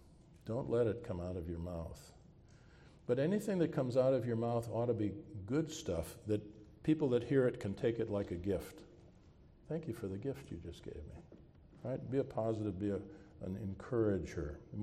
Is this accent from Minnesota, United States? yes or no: yes; Minnesota, United States; When I was a little boy, growing up in Minnesota, we get a lot of snow and cold.